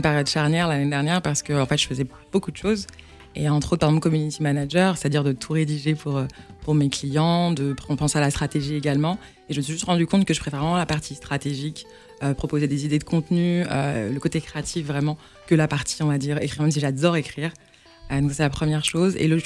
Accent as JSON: {"language": "French", "country": "Comoros", "said": "Mais c'est en retournant chez moi aux Comores"}